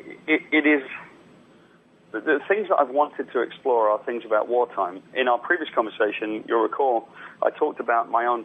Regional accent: United Kingdom; I'm obviously from Great Britain

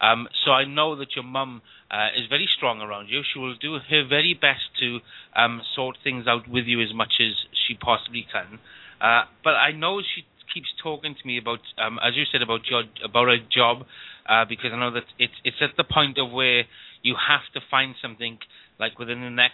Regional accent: Florida, United States; So I'm from Florida, are you?

